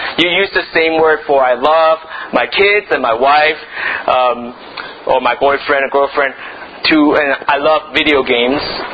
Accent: Memphis, Tennessee, United States; I grew up in Memphis, right? Where the division of black and white is still really a matter of much of life. Being Chinese wasn't easy.

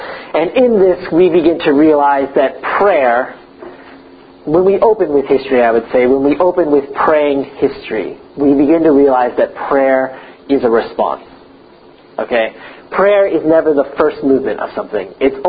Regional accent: United States; I'm an American, so America.

